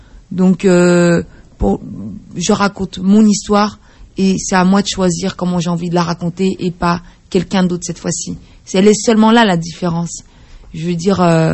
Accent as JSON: {"language": "French", "town": "Brussels", "region": "Brussels-Capital Region", "country": "Belgium", "tie": "born or raised there", "said": "J'ai grandi à Bruxelles, d'une famille de 4 enfants."}